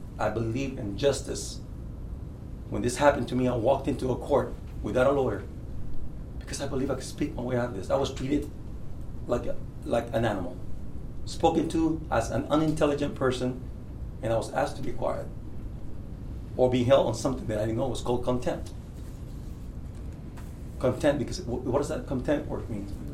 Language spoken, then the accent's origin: English; Cypress, Texas, United States; I'm from Cypress, Texas.